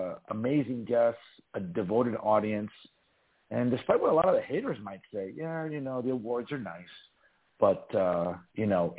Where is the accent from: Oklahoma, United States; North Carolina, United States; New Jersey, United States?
New Jersey, United States; West New York; Let me tell you about the town of Western York, my hometown, proud Memorial High School Tiger.